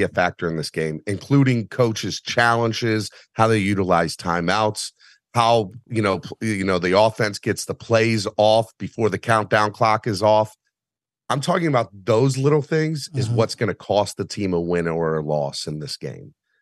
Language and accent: English; Maryland, United States; I grew up in the Maryland area.